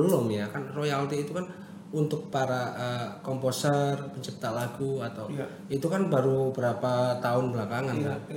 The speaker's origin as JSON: {"language": "Indonesian", "town": "Purwokerto", "region": "Central Java", "country": "Indonesia", "tie": "born there", "said": "Asal Banjarnegara tapi lahiran Purwokerto."}